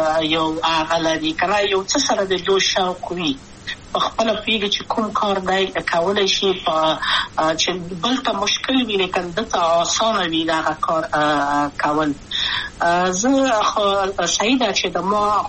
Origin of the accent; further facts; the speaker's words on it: Kabul, Afghanistan; also born or lived in Maidan Wardak; د پلار مې د وردګو ولایت ته خلګنسې کېدلې د کابل په تخت پل سیمه کې یم او لویا شویم کابل که یم